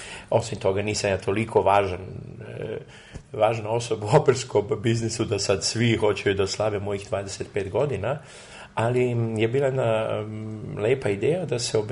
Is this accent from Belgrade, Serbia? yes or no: yes; Belgrade, Serbia; born there; also born or lived in Germany; ali sam rođen u Beogradu i mora se uvek napisati da sam možda nemački tenor sa srpskog porekla.